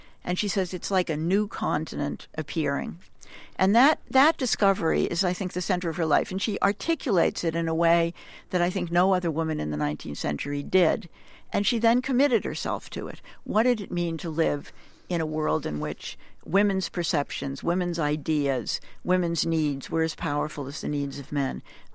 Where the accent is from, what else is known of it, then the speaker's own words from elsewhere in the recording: Boston, Massachusetts, United States; I mean, I think Boston, I'm a Bostonian. I grew up in Boston.